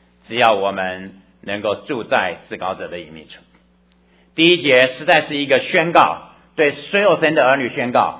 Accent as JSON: {"language": "Chinese", "country": "China", "said": "SARS 是在我们中国人中间因为我们特别关心的事情。"}